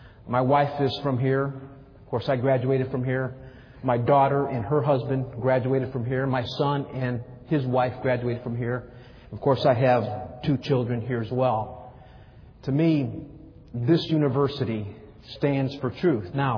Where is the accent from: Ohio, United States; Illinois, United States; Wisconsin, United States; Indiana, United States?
Illinois, United States; Chicago; I remember, I come from Chicago, grew up in the ghettos of Chicago.